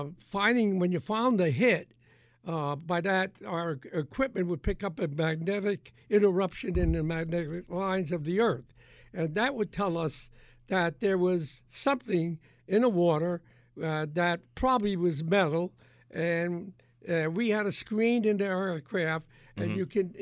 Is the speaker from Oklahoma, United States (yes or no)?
no; Port Reading, New Jersey, United States; And so I grew up basically in an area where there was mostly Italian people.